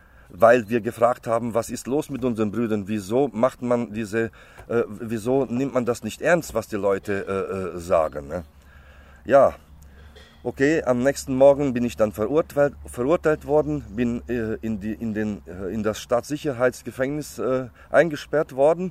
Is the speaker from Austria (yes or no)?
no; Transylvania, Romania; weil ich Deutscher bin aus Siebenbürgen.